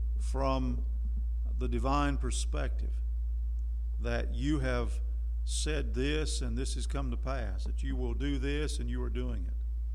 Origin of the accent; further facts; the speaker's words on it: Tryon, United States; Now, every town, and it was true in my hometown of Tryon, you have a downtown area, and there are stores there